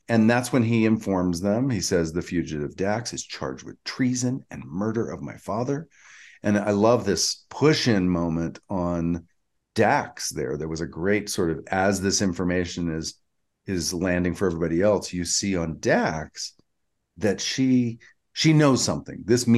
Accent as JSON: {"language": "English", "region": "Georgia", "country": "United States", "said": "Yeah, but Claystron. I'm from Georgia."}